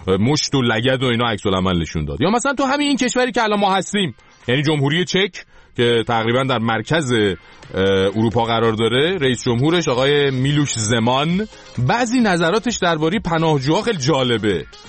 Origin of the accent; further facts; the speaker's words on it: Iran; بگم ما چون ایرانی هستیم